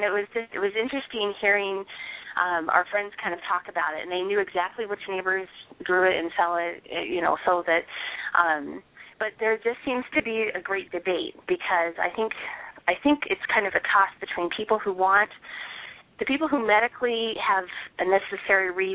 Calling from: California, United States; I'm calling from California.

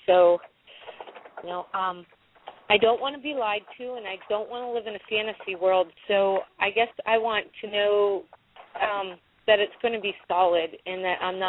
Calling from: Pennsylvania, United States; Right now I'm calling from Pennsylvania.

